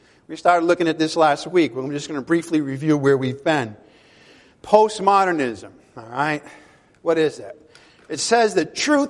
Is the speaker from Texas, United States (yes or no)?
no; Providence, Rhode Island, United States; I use myself. I says, well, you know, I'm from Providence, Rhode Island.